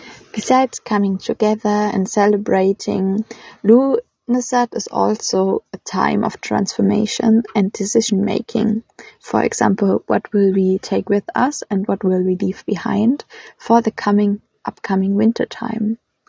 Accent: Germany; English is a second language; I'm 27, and as you can hear, I'm not English, I'm from Germany.

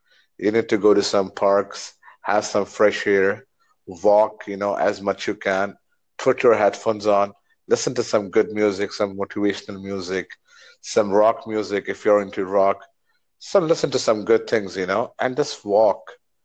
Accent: Dubai, United Arab Emirates; English is a second language; I was a captain, by the way, for my country in Dubai. I'm from Dubai, by the way.

